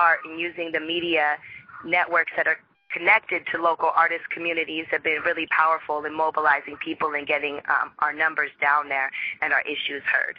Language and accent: English; Seattle, Washington, United States; Okay. So I'm from Seattle, Washington. We've been really active on the ground out here.